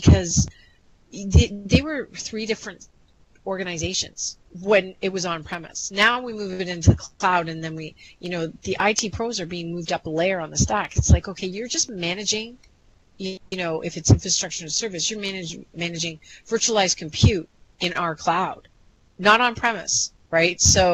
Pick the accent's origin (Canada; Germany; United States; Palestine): Canada; Toronto, Ontario; accent: Canadian; I'm based out of Toronto, Canada, so you might notice that in my accent when I say things like process.